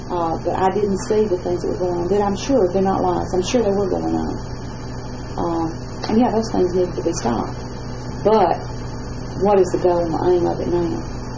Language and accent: English; Boaz, Alabama, United States; Where I grew up in Boaz, you know, we didn't have separate drinking fountains. Heck, we didn't even have drinking fountains.